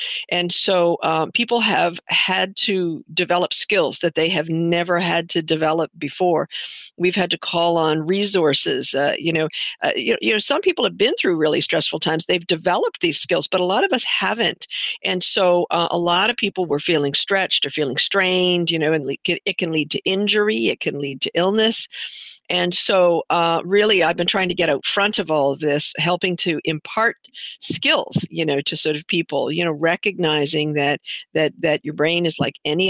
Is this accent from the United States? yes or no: no; Canada; Trained in Denver, Colorado. I'm from Canada, but trained in Denver.